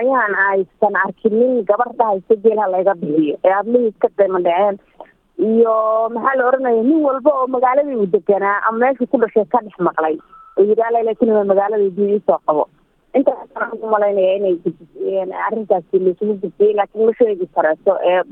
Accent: Harardhere, Mudug, Somalia; born there; walaal aan ka dhashay doonida deegaanka Soomaaliya ee magaalada Hordheer baan ku dhashay

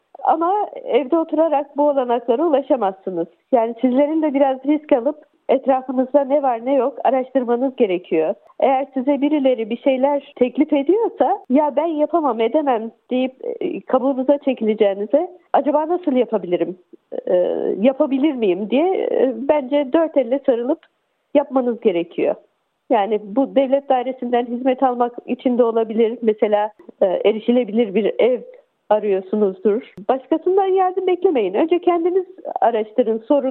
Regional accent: Gaziantep, Turkey; Ben Gaziantep'liyim.

